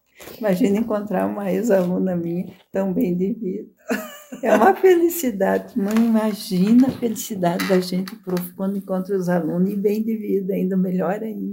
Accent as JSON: {"language": "Portuguese", "town": "Soledade", "region": "Rio Grande do Sul", "country": "Brazil", "tie": "born or raised there", "also_born_or_lived": "Carazinho", "said": "eu nasci em Carazinho, mas depois o meu pai se estabeleceu em Soledade. Espumoso se emancipou e a gente ficou em Soledade, mas na divisa de Espumoso. Eu fui criada no campo, andando a cavalo e vida de campo mesmo, assim, no interior."}